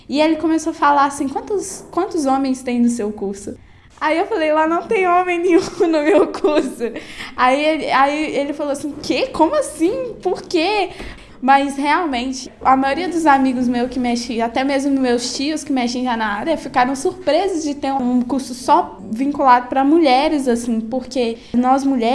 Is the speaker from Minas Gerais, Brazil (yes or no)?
yes; Betim, Minas Gerais, Brazil; Tenho 16 anos … Eu sou de Betim